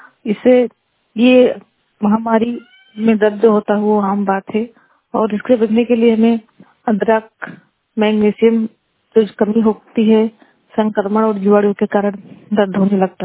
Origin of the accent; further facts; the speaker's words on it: Hariyasabha, India; मैं हरियासभा जिला बलरामपुर से बिलोंग करती हूँ। मेरी उम्र 23 साल है।